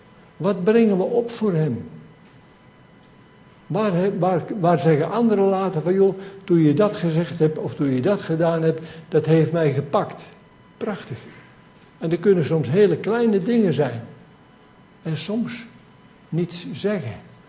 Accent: Gelderland, Netherlands; Ik kom uit de Betuwe, van geboorte. En dat is hier dichtbij.

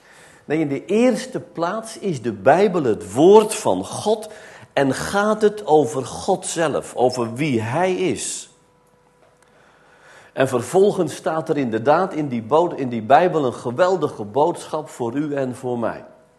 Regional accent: Vierhouten, Gelderland, Netherlands; U weet misschien dat ik uit Vierhouten kom. Een prachtige bosrijke omgeving en heel veel heidevelden.

